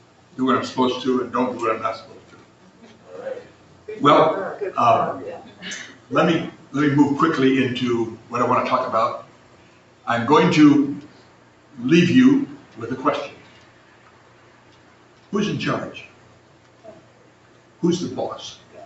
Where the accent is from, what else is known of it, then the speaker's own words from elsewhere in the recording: Cuba; I had the privilege of growing up in Cuba. My parents, when I was 7 years old, were assigned to Cuba as missionaries to open the work in Cuba.